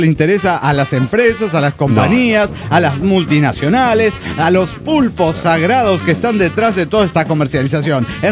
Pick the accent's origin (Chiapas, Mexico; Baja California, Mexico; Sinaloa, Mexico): Baja California, Mexico; Ensenada; de Ensenada, Baja Califas, México.